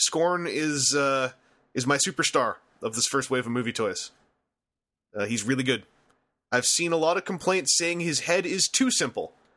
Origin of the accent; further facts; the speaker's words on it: Canada; This is mostly my theory as a Canadian, but you know we have the Queen on our $20 bill